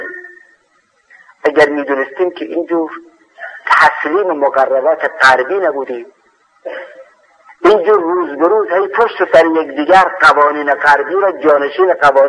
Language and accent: Persian; Khorasan, Iran; من خودم که اهل خراسان هستم و اهل اون منطقه هستم